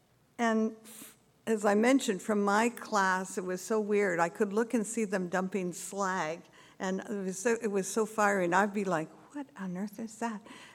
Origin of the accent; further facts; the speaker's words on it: Chilliwack, British Columbia, Canada; born there; Anyhow, so I was born in Chilliwack, BC